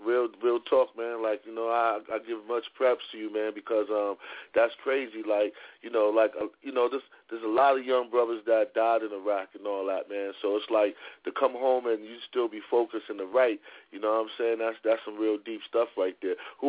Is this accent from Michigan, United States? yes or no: no; Texas, United States; I'm from Texas, and we're going to come back and keep pumping and talking to the homie, man.